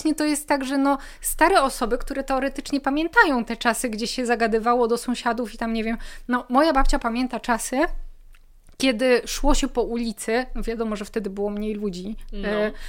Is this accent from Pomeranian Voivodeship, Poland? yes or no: no; Warsaw, Masovian Voivodeship, Poland; born there; Gdzie ja się urodziłam w Warszawie